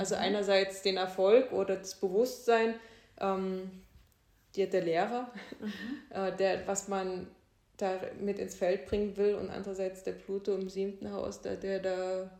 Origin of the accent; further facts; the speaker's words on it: Germany; now in Austria; ich bin ursprünglich Deutsche, die Österreicher sagen Piefke.